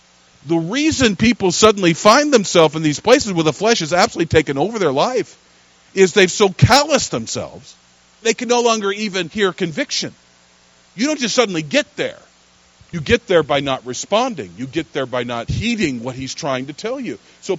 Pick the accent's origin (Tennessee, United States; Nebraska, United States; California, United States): Nebraska, United States; Lincoln; I was originally from Lincoln, Nebraska.